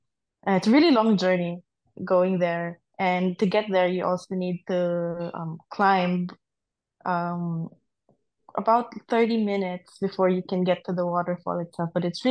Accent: Cebu, Central Visayas, Philippines; I'm from the Philippines, and I'm from the city called Cebu. It's a really big place. There's a lot of mountains.

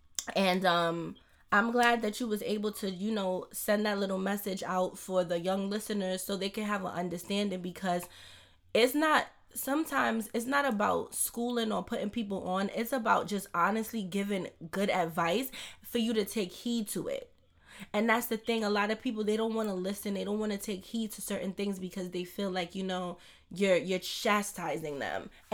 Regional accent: Brooklyn, New York, United States; I don't know about in the Bronx because I'm from Brooklyn.

